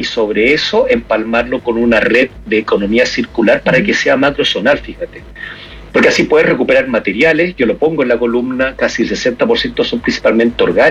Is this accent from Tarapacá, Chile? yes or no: yes; Iquique, Tarapacá, Chile; te digo al tiro, yo soy de Iquique.